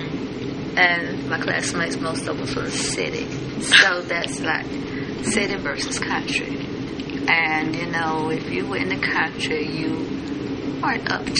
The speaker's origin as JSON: {"language": "English", "town": "Walter Hill", "region": "Tennessee", "country": "United States", "tie": "born or raised there", "said": "Because I was the only one from my area of Walter Hill going to high school then."}